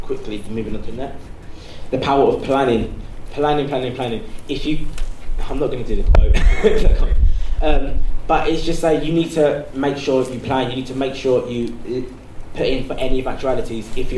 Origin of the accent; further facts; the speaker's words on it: Croydon, London, United Kingdom; I'm from Croydon, I'm not sure if many of you know, it's some young people there, as where you'll find everywhere, can be very negative. So there was a lot of gun and knife problem in my area.